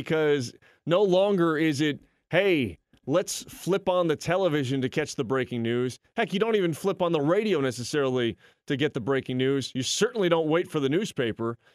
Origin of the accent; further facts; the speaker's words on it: Miami, Florida, United States; also born or lived in Louisville / Minnesota / New Orleans; despite the fact that I'm originally from Miami, born and bred and grew up down here, lived down here, starred down here before going to Louisville and then to the Minnesota Vikings and New Orleans Saints